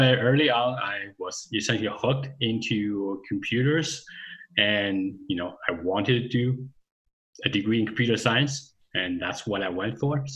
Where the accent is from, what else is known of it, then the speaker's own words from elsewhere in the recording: Toronto, Ontario, Canada; moved away as an adult; also born or lived in Alberta; I grew up in Toronto and I did my undergrad at the University of Toronto. And then I decided to move to Alberta to do my graduate degrees